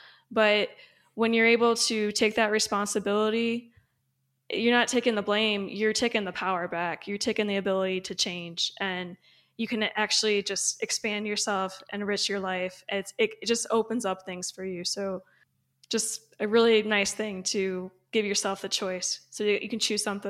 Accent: Midwest, United States; You know, I grew up in the Midwest. First time I did yoga or heard about yoga, I'm like, what in the world?

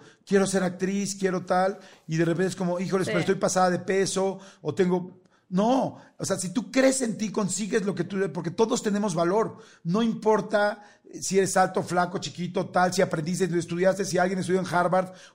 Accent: Mexico City, Mexico; nací y crecí toda la vida, primero de chiquito en la colonia Narvarte, en la Ciudad de México, que es una colonia normal, de clase media. Después me fui a una colonia por Villacuapa.

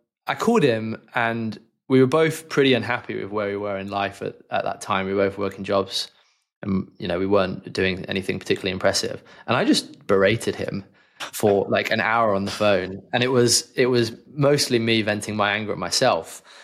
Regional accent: Leamington, West Midlands, United Kingdom; also born or lived in London; So I had moved back from London to my hometown in Leamington and had to get a job.

